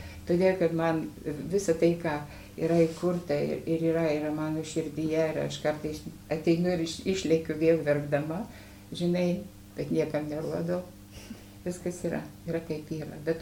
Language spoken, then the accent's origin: Lithuanian; Kvėdarna, Tauragė County, Lithuania; also born or lived in Laukuva; Laukuvoje gimusi, Kvėdarnoje augusi, o paskui mirus mamytei užmuštama.